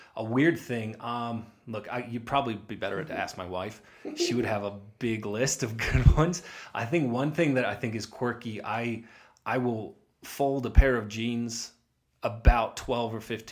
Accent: Santa Fe, New Mexico, United States; I guess the brief and subtle history of … is I was born in Santa Fe, New Mexico, grew up as a Christian.

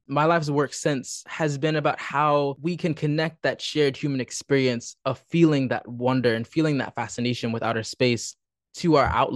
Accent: Washington, District of Columbia, United States; I grew up in Washington, D.C. and was a nature lover.

